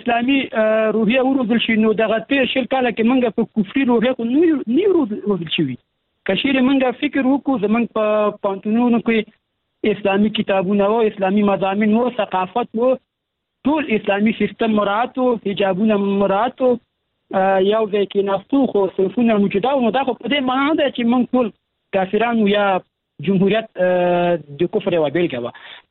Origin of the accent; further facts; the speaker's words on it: Afghanistan; موږ د افغانستان خلک یو، دې هېواد کې موږ ژوند کړی، دا مو هېواد دی.